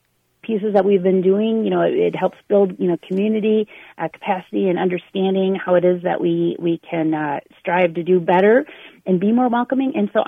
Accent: Hastings, Minnesota, United States; You know, I'm originally here from Hastings, born, raised, graduated.

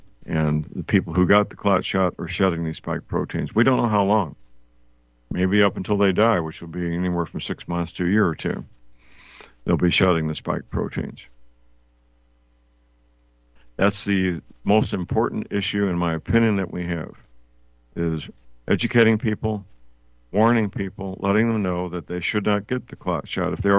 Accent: St. Louis, Missouri, United States; Pfizer is partly manufactured in my hometown, St. Louis, by the way.

